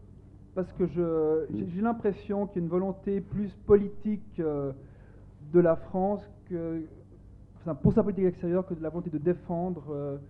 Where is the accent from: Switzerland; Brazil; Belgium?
Switzerland; je suis suisse